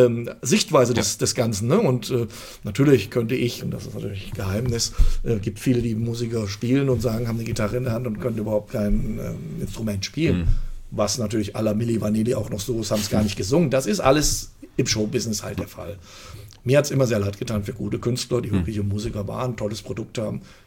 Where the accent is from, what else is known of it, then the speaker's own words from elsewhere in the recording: Fulda, Hesse, Germany; Fulda. Ja, der Entschluss kam dann, weil meine Frau ist auch ein Fulderer Mädchen, ist hier verwurzelt, familiär und meine Mutter lebt hier noch in Fulda.